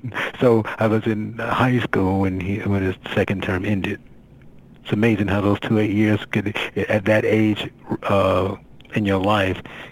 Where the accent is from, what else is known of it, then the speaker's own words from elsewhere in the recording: Gary, Indiana, United States; But being born and raised in Gary, Indiana, which is predominantly Democrat and Black, the Republicans didn't really come and ask for my vote.